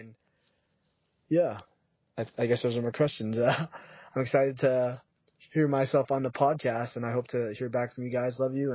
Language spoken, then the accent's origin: English; Edmonton, Alberta, Canada; from Edmonton.